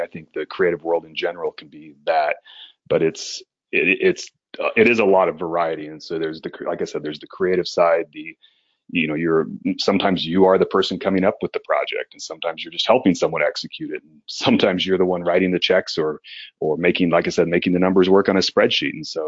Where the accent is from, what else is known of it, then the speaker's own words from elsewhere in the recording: Oregon, United States; also born or lived in South Korea; No, because certainly when I moved to the States from Korea, I grew up in Oregon and had kind of bounced around during college, but really whatever social connections I had were in Oregon.